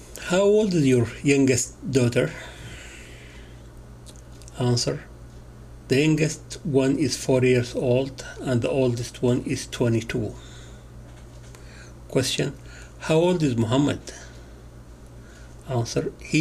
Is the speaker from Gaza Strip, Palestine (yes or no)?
no; Al-Bireh, West Bank, Palestine; born there; English is a second language; moved away; I was born in Albira, spells A-L-B-E-E-R-A. In Palestine. I have been living here for 22 years.